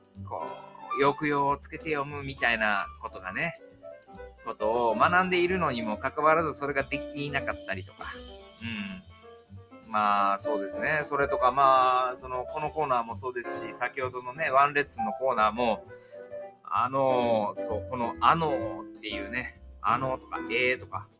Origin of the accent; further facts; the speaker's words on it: Kansai, Japan; accent: Kansai dialect; こう今とりあえず関西弁で喋らせてもらってみます。